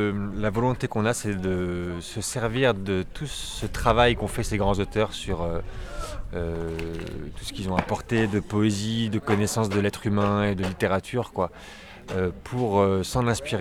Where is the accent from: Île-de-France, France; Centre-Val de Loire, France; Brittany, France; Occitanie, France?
Centre-Val de Loire, France; parce qu'on est originaire du Berry, pour la plupart.